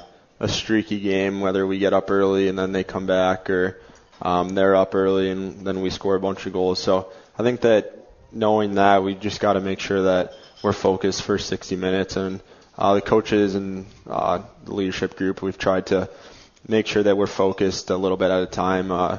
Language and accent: English; Chicago, Illinois, United States; I grew up in Chicago where the Blackhawks went from virtually irrelevant to everyone is a Blackhawks fan now